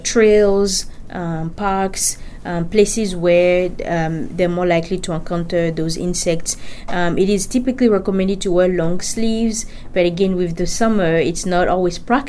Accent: Benin; now in United States; I am originally from Benin, a country in West Africa. I did my medical school here in Omaha, Nebraska.

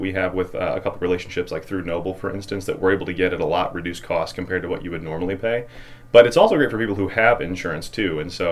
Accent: Festus, Missouri, United States; I'm originally from Festus, Missouri, which is a small town south of St. Louis. It's about 12,000 population, so it's almost the exact same size as Mexico.

